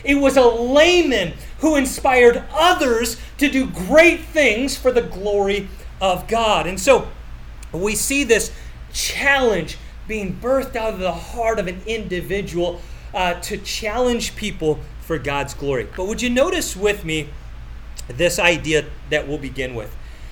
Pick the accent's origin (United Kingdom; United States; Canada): Canada; And obviously, I grew up during the 80s, and I had the privilege of going to Lake Placid as a Canadian and playing hockey there.